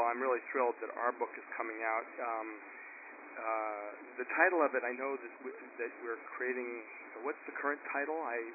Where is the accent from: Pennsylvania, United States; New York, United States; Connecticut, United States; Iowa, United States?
Connecticut, United States; Farmington; I grew up in Farmington, you should know, and I went to Farmington High School